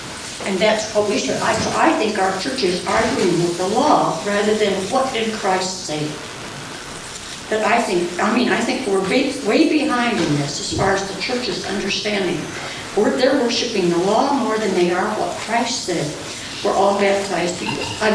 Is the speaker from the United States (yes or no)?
yes; Rock Island, Illinois, United States; from Rock Island, Illinois, and I was here at the village when it was first brought up.